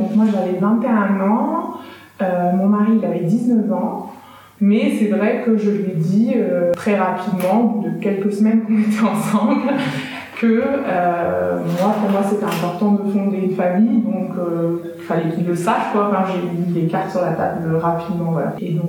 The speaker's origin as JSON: {"language": "French", "country": "France", "moved": "yes", "lives_now": "Munich, Germany", "said": "Je viens d'une famille nombreuse, je suis numéro 2 de 5 enfants, je suis française, mais j'habite depuis 15 ans à Munich, et mes parents vivent encore en France."}